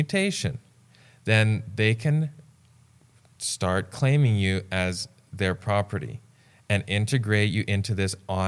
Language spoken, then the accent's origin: English; Saskatchewan, Canada; I know farmers, because I'm from Saskatchewan, who had beautiful self-seed crops